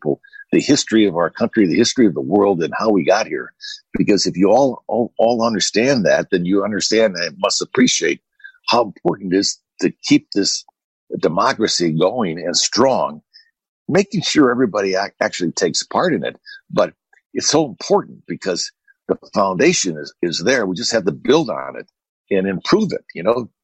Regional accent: Illinois, United States; I worry about Illinois, obviously, is my home state where I do business and where I raised my family and got my kids educated.

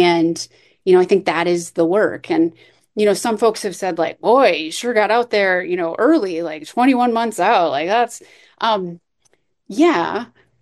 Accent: St. Louis Park, Minnesota, United States; I was grateful to represent St. Louis Park in the, in my hometown, in the legislature.

